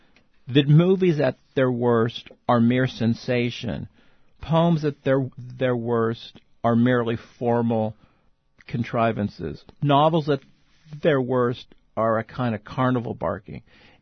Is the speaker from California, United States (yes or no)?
yes; California, United States; that mythical Berkeley station that I grew up with, or something like that, because I grew up in the Bay Area.